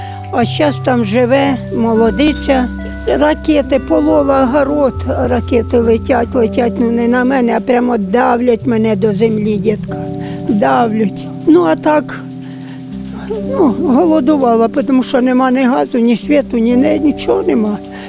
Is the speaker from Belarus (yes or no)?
no; Altai Krai, Russia; now in Ukraine; О, я з Алтайського краю аж.